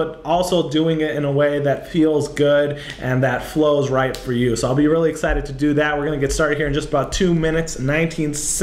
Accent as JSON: {"language": "English", "town": "Chicago", "region": "Illinois", "country": "United States", "said": "Between LA and New York, and I'm from Chicago, I want to know why people are here, so that'd be cool."}